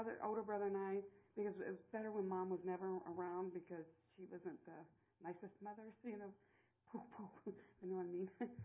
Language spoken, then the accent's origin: English; Terre Haute, Indiana, United States; I was raised and born in Terre Haute, Indiana, with a single mother.